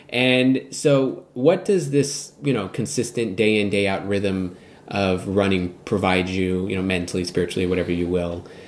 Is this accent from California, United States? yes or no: yes; San Luis Obispo, California, United States; just getting back to my roots here in my hometown. And so thinking back on this, now that I'm posting this episode, this talk with Jad, so just thinking back on the dichotomy between my life in San Luis Obispo versus my life in Los Angeles